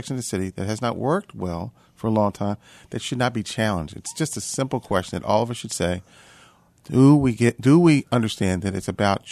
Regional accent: Philadelphia, Pennsylvania, United States; because I grew up in Philadelphia in neighborhoods where sometimes definitely divided over a variety of issues.

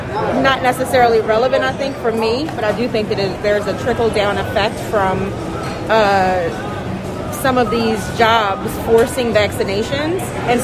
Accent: Philadelphia, Pennsylvania, United States; I'm from West Philly.

